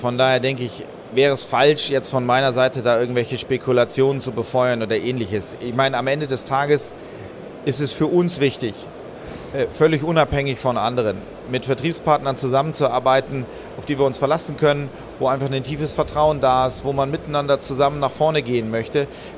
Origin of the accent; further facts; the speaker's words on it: Schleswig-Holstein, Germany; ursprünglich komme ich ganz oben auch aus Schleswig-Holstein. Bin in Oldenburg in Holstein zur Schule gegangen, in Ostholstein groß geworden, auf einem landwirtschaftlichen Betrieb.